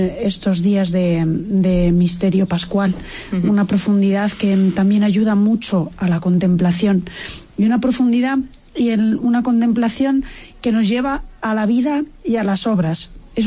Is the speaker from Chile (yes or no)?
no; Granada, Andalusia, Spain; yo lo digo porque soy de Granada